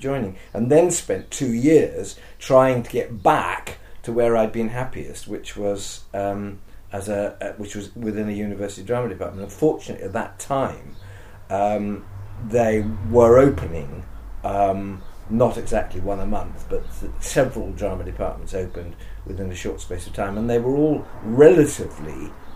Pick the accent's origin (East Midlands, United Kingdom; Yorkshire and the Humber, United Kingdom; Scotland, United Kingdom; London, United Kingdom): London, United Kingdom; as a Londoner and also as a theatre lover, do I really want to spend the rest of my working life outside London?